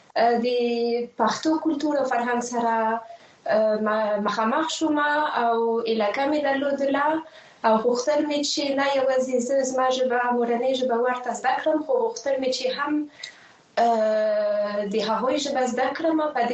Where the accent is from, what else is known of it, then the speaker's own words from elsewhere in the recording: France; Pashto is a second language; زه اصلا د فرانسې څخه یم